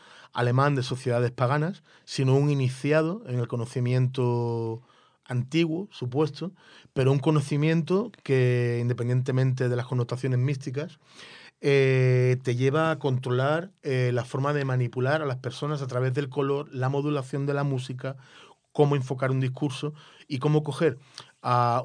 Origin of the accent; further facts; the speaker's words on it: Spain; El presente me avergüenza como español